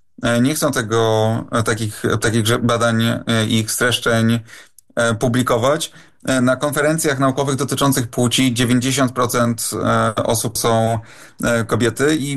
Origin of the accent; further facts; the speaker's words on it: Poznań, Greater Poland Voivodeship, Poland; pochodzę z Poznania, czyli z dużego miasta